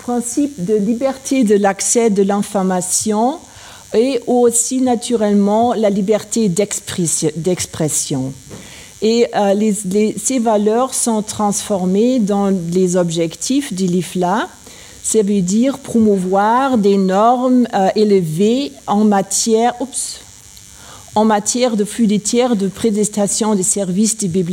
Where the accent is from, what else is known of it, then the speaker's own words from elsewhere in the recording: Germany; French is a second language; Je suis allemande, mais naturellement l'anglais est la langue principale pour travailler